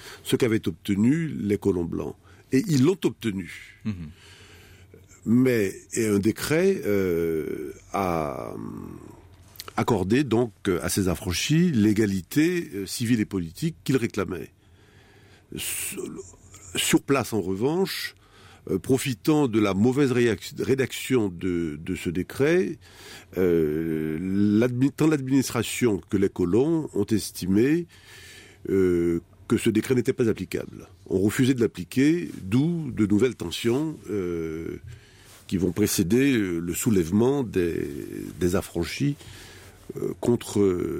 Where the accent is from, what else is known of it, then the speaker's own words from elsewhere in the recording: Haiti; moved away as an adult; now in France; je suis né et j'ai grandi en Haïti, que j'ai quitté il y a 50 ans, mais à l'âge de 20 ans. J'y ai de la famille. C'est dans cette terre que reposent mes parents et mes ancêtres.